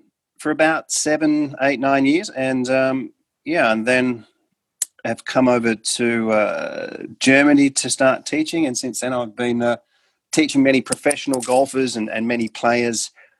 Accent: Australia; I come from Australia and grew up in Australia

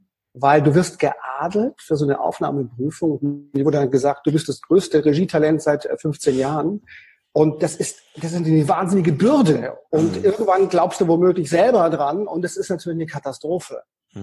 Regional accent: Konstanz, Baden-Württemberg, Germany; also born or lived in Paris; Ich komme ursprünglich aus Konstanz am Bodensee und habe dann in Paris kurz studiert.

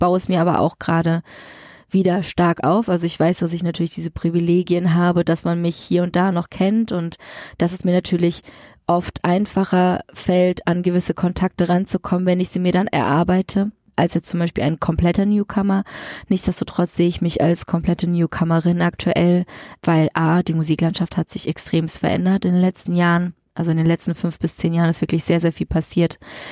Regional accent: Freiburg, Baden-Württemberg, Germany; bin 35 Jahre alt, bin gebürtige Freiburgerin, lebe auch wieder hier in der Heimat.

